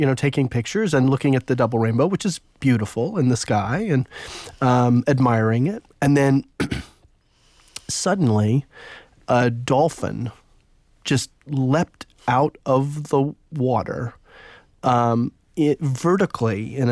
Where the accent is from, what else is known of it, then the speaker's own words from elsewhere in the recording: Charleston, South Carolina, United States; It's where I'm from. I'm from the Low Country, Charleston, South Carolina, originally, with my family.